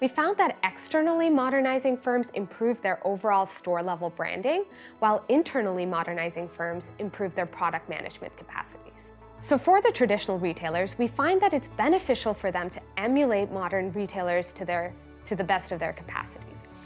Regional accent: Singapore; my background of being an Indian immigrant growing up in Singapore

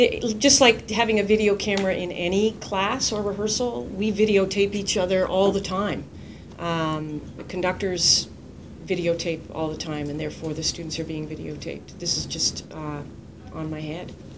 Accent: Ontario, Canada; I'm old enough to remember growing up in rural Ontario. I'm Canadian.

